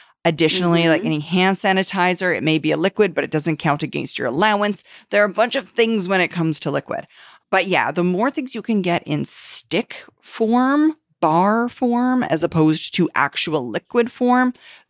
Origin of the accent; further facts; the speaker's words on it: Canada; being a Canadian, has had to fly into the United States and back every week